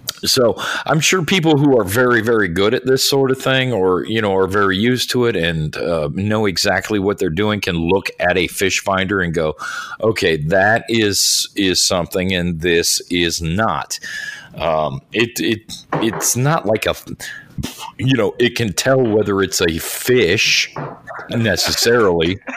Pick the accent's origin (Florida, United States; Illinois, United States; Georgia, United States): Florida, United States; And, you know, and growing up in Florida, there's a lot of lakes to go fish in.